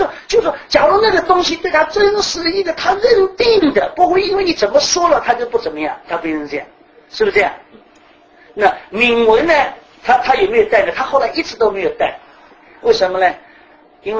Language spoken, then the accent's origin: Chinese; Shanghai, China; 比如说，这个我们上海人啊，订婚一定要给太太钻戒